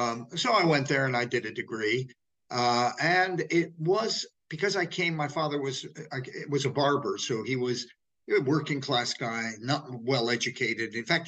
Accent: West Hollywood, California, United States; I come, as you can tell from my funny accent, I come from the U.S. I come from West Hollywood, in fact. That's where I was raised.

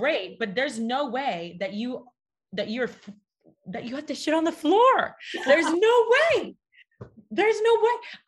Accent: Florida, United States; They're all Disney themed, of course, because we grew up in Florida.

